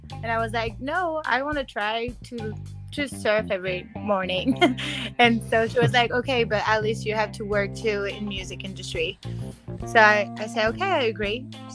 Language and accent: English; southern France, France; English is a second language; now in Los Angeles, United States; I'm from France, born and raised actually like in the south